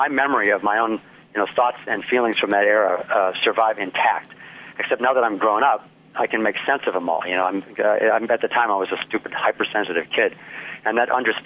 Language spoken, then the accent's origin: English; Okemos, Michigan, United States; I'm an Okemos native. I was actually born in Sparrow Hospital in Lansing, and I grew up in Okemos, went to Central School right down to the end of my street, and then Okemos Junior High, which then became Kinawa Middle School, and then Okemos High